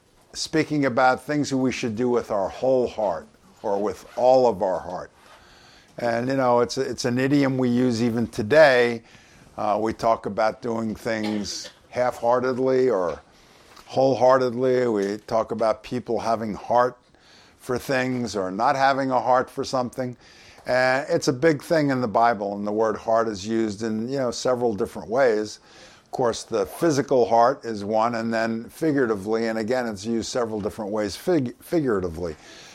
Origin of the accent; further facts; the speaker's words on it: Long Island, New York, United States; When I was a kid growing up in Long Island in the 1960s, believe it or not, there were these guys, and they had a farm right next to the high school.